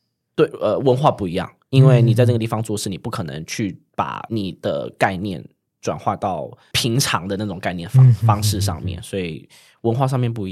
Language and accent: Chinese; Taiwan; No，Sorry，I'm a Taiwanese， 我是台湾人，我是 totally 台湾人。